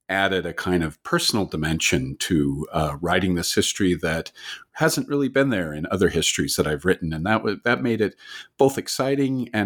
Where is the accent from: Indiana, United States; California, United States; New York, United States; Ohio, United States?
California, United States; also born or lived in Canada / Utah; now in Waterloo, California, United States; even though I was born in Canada, I was actually raised in the United States, in California and in Utah.